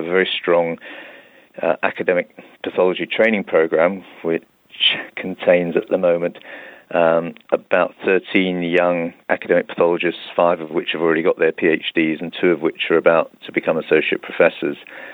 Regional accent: London, United Kingdom; also born or lived in Essex; now in Leeds, United Kingdom; I was born in Essex, went to school in the East End of London, and then went down to Southampton Medical School. I then went up to Leicester and then got to Leeds in 1982 and have stayed here ever since

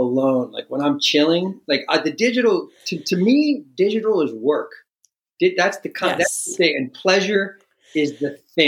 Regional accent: New York, United States; I'm from New York.

